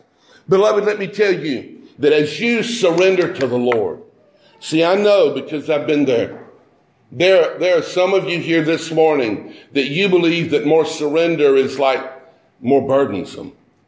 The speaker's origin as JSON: {"language": "English", "region": "the South", "country": "United States", "said": "Now, as a Southerner"}